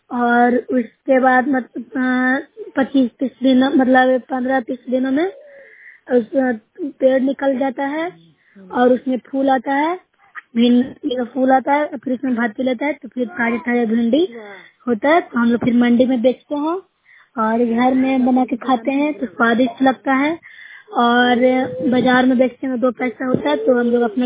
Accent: Bihar, India; मैं nursery block से हूँ, जिला नालंदा से हूँ।

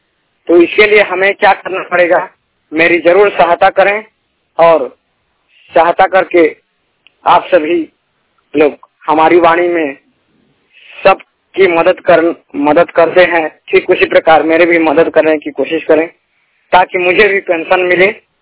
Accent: Raigarh, Chhattisgarh, India; मैं कक्षा 10वीं का छात्र हूँ, मैं 100% विकलांग हूँ और ग्राम गौर बहारी जिला रायगढ़ छत्तीसगढ़ का रहने वाला हूँ।

